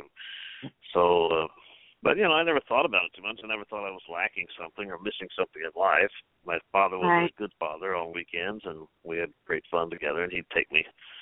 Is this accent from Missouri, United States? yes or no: yes; Independence, Missouri, United States; In Independence, Missouri. That's my hometown. And I grew up, of course, loving all the history of the West.